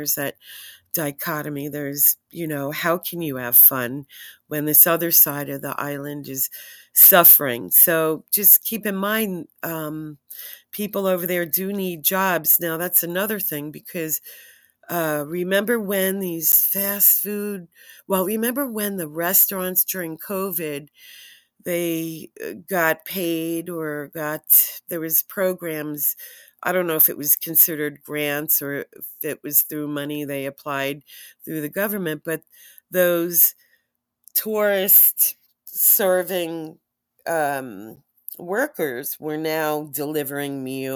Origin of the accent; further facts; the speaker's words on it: New York, United States; also born or lived in Maui; I'm originally from New York. So when I moved to Maui, during Onipa'a, I took a Hawaiian language at Kapi'olani Community College.